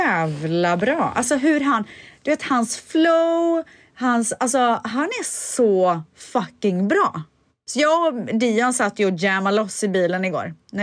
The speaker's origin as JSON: {"language": "Swedish", "country": "Sweden", "said": "jag är svensk."}